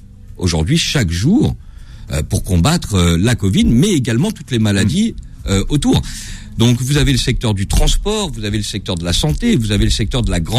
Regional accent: Provins, Île-de-France, France; puisque je suis natif de Provins dans le 77.

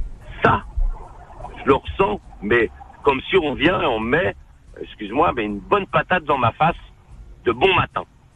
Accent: France; born there; j'adore aller dans le pays de mes parents, parce que c'est pas mon pays, je suis né ici.

